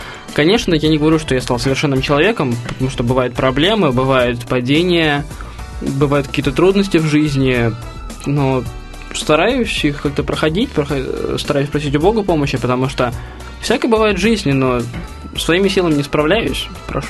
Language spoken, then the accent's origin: Russian; Moscow, Russia; Я коренной москвич.